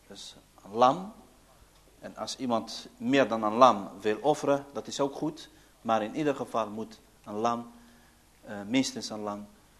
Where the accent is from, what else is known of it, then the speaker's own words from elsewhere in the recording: Algeria; Dutch is a second language; Ik ben Algerijn. Ze gaan van dat ik moslim ben